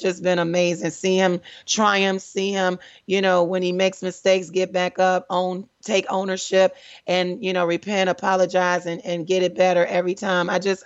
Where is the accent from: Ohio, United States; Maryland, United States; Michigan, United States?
Michigan, United States; Detroit; Dr. Pastor Spencer T. Ellis from the Citadel of Praise, Detroit, Michigan, straight from my hometown. We went to the same church together.